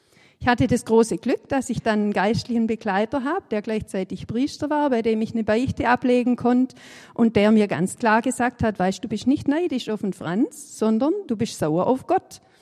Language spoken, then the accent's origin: German; Baden-Württemberg, Germany; accent: Swabian; Verzeiht mir, ich bin Schwabe und ich hoffe, ihr versteht, wenn ich hier in Schwäbisch rede. Ich kann das nicht Hochdeutsch.